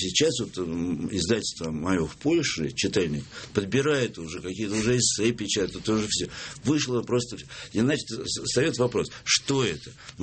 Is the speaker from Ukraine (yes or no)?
no; Russia; Причем они не знали, что я русский.